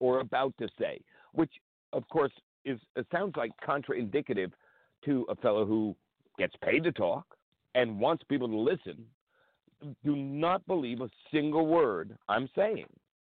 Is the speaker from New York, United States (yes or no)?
yes; New York City, New York, United States; Yes, born in Manhattan, born and bred in Manhattan, in New York City